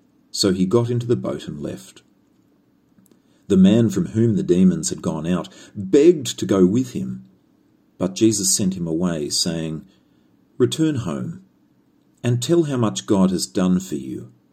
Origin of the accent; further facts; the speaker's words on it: Australia; I'm an Aussie. And in Australia, we say this about the table spread Vegemite.